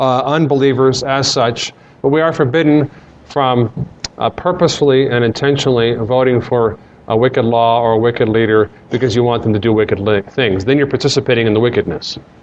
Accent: United States; I'm an American. Not as though Americans are inherently better than Russians or Polish people.

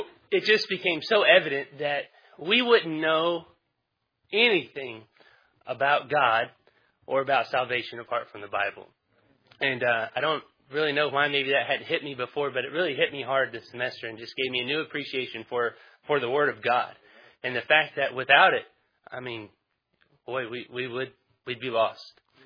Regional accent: Florida, United States; I'm from Florida, and so praise the Lord for the snow.

